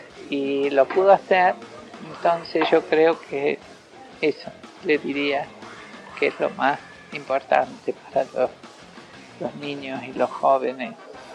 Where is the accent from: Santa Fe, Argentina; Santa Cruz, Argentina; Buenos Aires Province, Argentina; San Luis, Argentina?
San Luis, Argentina; born there; now in San Juan, Argentina; Nací en San Luis. … Y vivo ahora en San Juan.